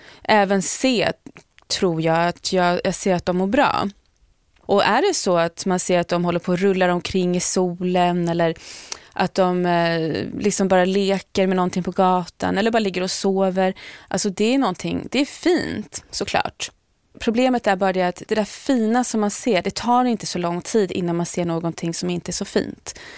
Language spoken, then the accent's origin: Swedish; Sweden; Jag valde att inte berätta det för min familj hemma i Sverige